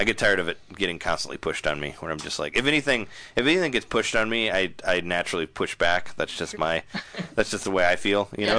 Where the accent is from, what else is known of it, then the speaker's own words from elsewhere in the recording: Peoria, Illinois, United States; I'm from Peoria, and they have like the Festival of Lights every year